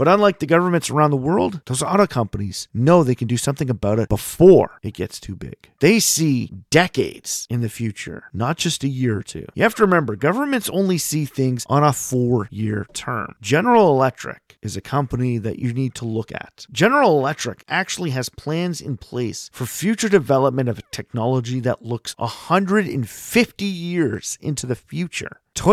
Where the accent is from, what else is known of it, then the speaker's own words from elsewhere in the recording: Canada; This doesn't just go for my home country, Canada.